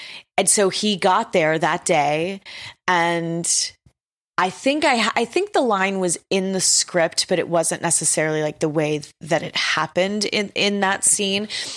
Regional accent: Texas, United States; I'm from Texas and very new to things. I think 15 years old when we did that movie, 14 or 15.

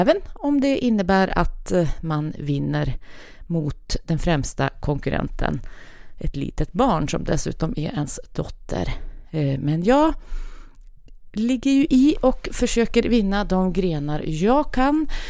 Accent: Tulleråsen, Sweden; i uppförsbacken till Tulleråsen där jag är uppvuxen.

